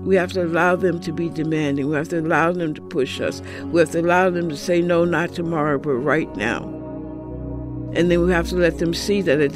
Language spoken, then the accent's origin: English; Stockton, California, United States; who organized a chapter of a group called the Community Service Organization in my hometown of Stockton, California.